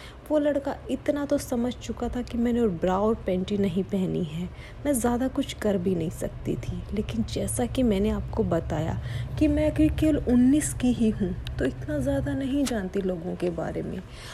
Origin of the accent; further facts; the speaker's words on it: Mumbai, Maharashtra, India; और मैं एक 19 साल की टीनेजर गर्ल हूँ। मैं मुंबई की रहने वाली हूँ और अभी मेरी उम्र 19 साल है।